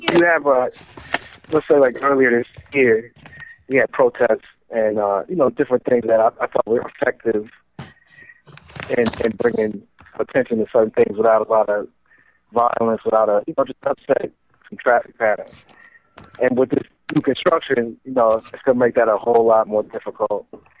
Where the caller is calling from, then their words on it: Cleveland, Ohio, United States; I'm in Cleveland, Ohio.